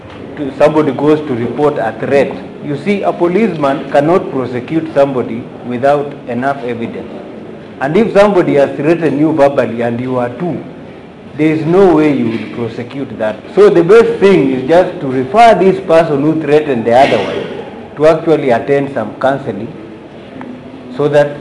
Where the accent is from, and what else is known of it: Nandi County, Kenya